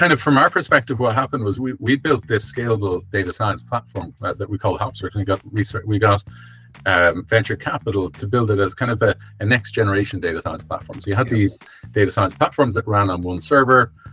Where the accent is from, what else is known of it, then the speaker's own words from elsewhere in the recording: Ireland; now in Stockholm, Sweden; I live in Stockholm, I'm originally from Ireland.